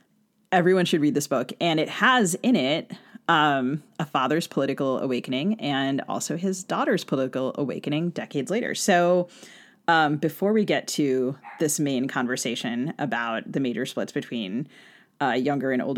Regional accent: Bethesda, Maryland, United States; I grew up outside DC in Bethesda, Maryland, so kind of in the world of feds and people who, I don't know, spoke congressional speak very fluently.

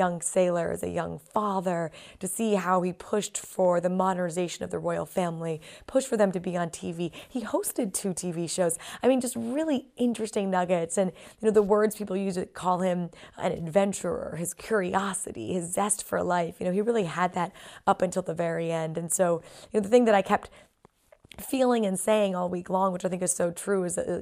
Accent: United States; listen, I'm American, I knew of Philip

